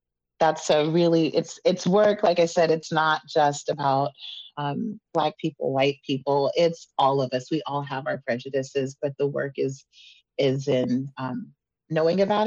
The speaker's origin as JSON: {"language": "English", "town": "Juneau", "region": "Alaska", "country": "United States", "tie": "born or raised there", "said": "growing up here in Juneau, I'm from Juneau, raised here my whole life."}